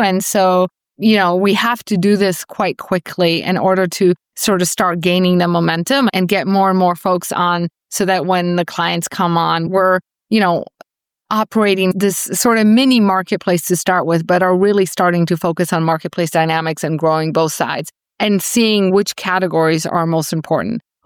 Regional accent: Sioux Falls, South Dakota, United States; It's my hometown, Sioux Falls, South Dakota. So it's a much smaller market.

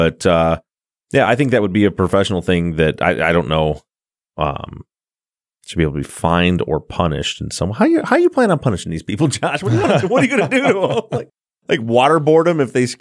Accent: Michigan, United States; So you think because we're from Michigan that you root for Michigan or Michigan State.

